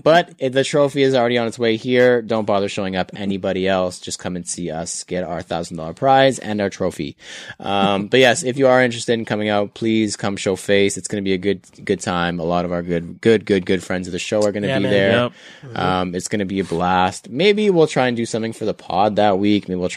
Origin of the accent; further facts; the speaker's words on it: Toronto, Ontario, Canada; We are from Toronto. We're not going to say man's.